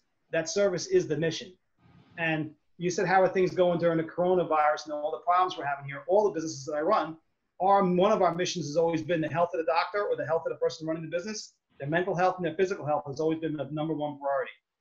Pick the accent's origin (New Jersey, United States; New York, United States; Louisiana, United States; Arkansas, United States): New York, United States; I'm a New Yorker, so you get a lot of arrogant people, big attitude